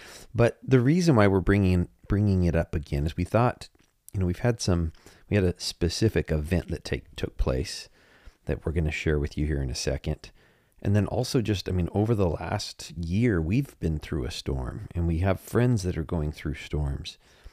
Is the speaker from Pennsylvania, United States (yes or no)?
no; Washington, United States; So, you know, we're from Washington State.